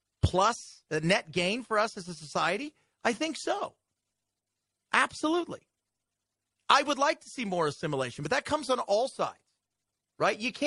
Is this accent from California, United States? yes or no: yes; Long Beach, California, United States; I grew up in Long Beach, California.